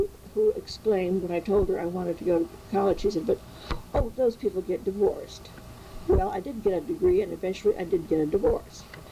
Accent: Pittsfield, Massachusetts, United States; My hometown, Pittsfield, was an engineering town, so that shouldn't be too unusual that there were so few people interested in the ag school.

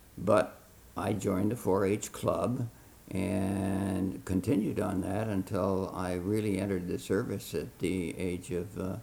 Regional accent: Amboy, Illinois, United States; Well, I guess I grew up in Amboy.

